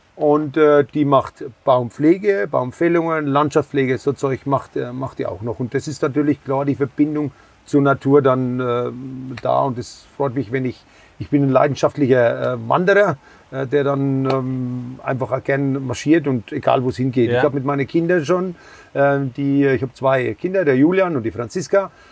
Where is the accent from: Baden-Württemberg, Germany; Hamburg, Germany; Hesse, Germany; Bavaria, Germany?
Bavaria, Germany; Nüdlingen; Ich komme aus Nüdlingen